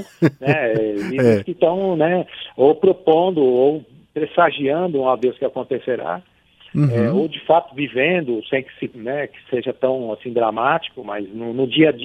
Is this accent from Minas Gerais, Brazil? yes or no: no; Cravinhos, São Paulo, Brazil; Eu vim de uma cidade pequena do interior de São Paulo.